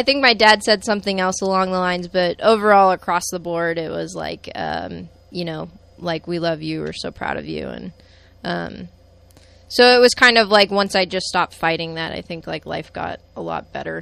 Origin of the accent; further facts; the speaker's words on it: Novato, California, United States; So I grew up in Novato, and I wouldn't say Novato is like a particularly, you know, like, for lack of better words, like kind of bigoted town or anything like that.